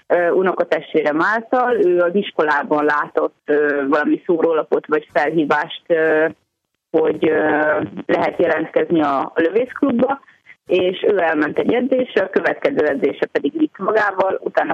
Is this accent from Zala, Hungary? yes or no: yes; Keszthely, Zala, Hungary; Jenesdiáson, ahol én élek igazából Keszthelyen Jenesdiáson, ott nevelkedtem azon a lőtéren